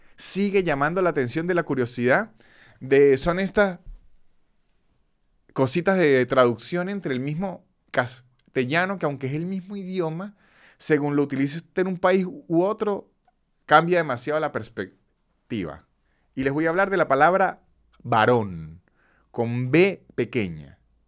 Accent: San Cristóbal, Táchira, Venezuela; Es porque en Venezuela, al menos en San Cristóbal, de donde soy yo

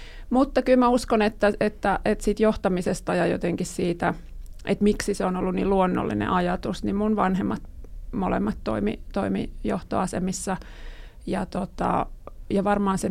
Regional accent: Espoo, Uusimaa, Finland; Mä oon siis Espoosta kotoisin kolmilapsisesta perheestä ja vanhemmat diplomi-insinöörejä molemmat.

